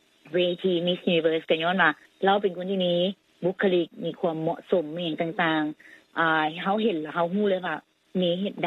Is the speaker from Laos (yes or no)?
yes; Laos; เราก็เป็นคนลาว